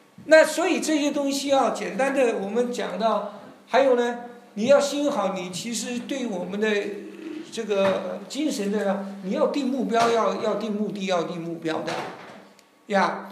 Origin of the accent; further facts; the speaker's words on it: China; 我们中国人都喜欢讲曾子什么吾日反省。